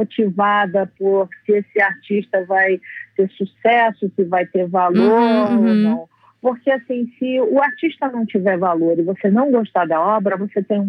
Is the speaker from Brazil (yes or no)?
yes; Rio de Janeiro, Brazil; now in São Paulo, Brazil; nós somos cariocas, e desde que a gente se conhece, assim, a gente ia naqueles leiloizinhos pequenos que tinha lá no Rio